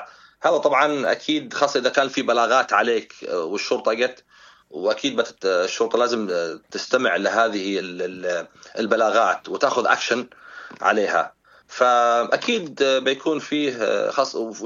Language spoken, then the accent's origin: Arabic; Yemen; دورنا كيمنيين